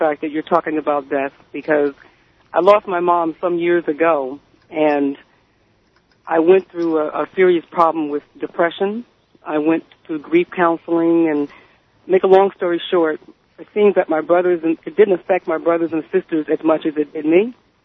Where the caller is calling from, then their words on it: New Jersey, United States; I'm calling from New Jersey.